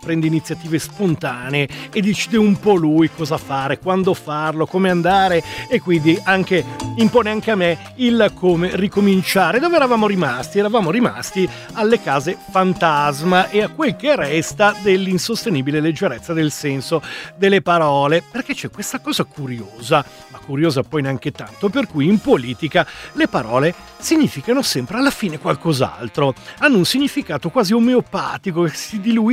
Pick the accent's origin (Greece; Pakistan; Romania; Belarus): Pakistan; Italian is a second language; now in Prato, Italy; ho 29 anni, sono pakistano.